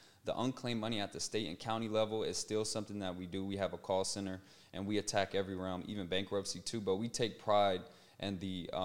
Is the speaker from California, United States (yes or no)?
no; Louisiana, United States; born there; Like I told you, I was born in Louisiana.